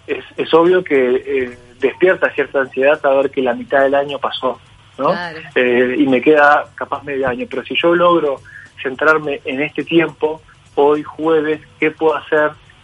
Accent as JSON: {"language": "Spanish", "country": "Uruguay", "said": "Debemos como uruguayos empatizar un poco más."}